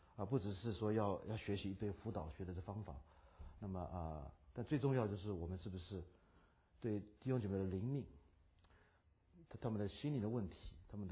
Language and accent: Chinese; United States; 我在美国长大哈，我听了很多在美国长大，美国读神学